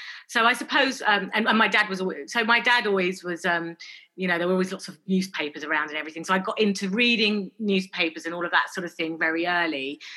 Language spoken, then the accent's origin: English; London, United Kingdom; growing up in London and feeling, you know, slightly, you know, that we were slightly different from other families. You know, when I got to secondary school, my parents moved us out towards Essex for a bit more space.